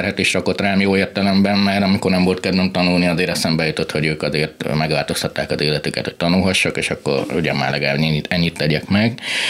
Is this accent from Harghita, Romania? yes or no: yes; Gheorgheni, Harghita, Romania; Így van, Gyergyó Szent Miklós.